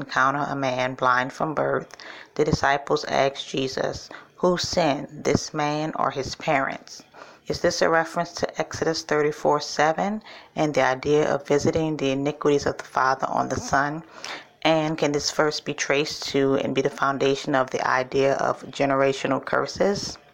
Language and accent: English; New Orleans, Louisiana, United States; I'm from New Orleans, Louisiana.